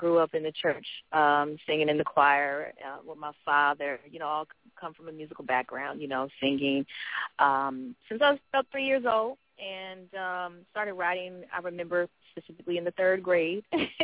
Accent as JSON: {"language": "English", "town": "Inglewood", "region": "California", "country": "United States", "tie": "born or raised there", "said": "I am from Los Angeles."}